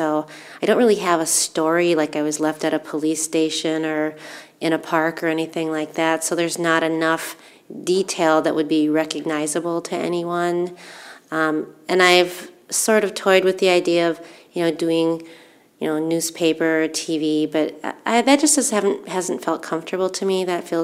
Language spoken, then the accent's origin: English; Minneapolis, Minnesota, United States; also born or lived in Seoul, South Korea; I grew up in Minneapolis. I was adopted from Korea when I was almost five. I was originally in the Seoul City baby home